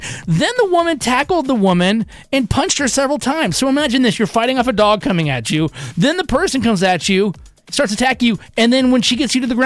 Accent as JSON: {"language": "English", "region": "Michigan", "country": "United States", "tie": "born or raised there", "said": "It's a snapback, like a hat, and it's got like my home state. I'm from Michigan originally. I kind of grew up east of Lansing, Michigan."}